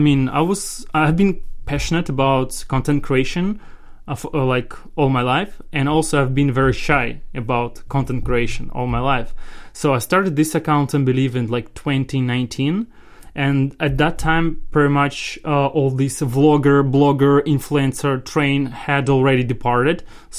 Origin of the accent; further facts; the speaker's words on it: Russia; English is a second language; moved away as an adult; now in Czech Republic; I'm not from Europe. Some people think that I'm from Czech Republic or from Europe. I'm actually far away from Europe. I actually come from Russia. And I've been living in Czech Republic for like 9 years.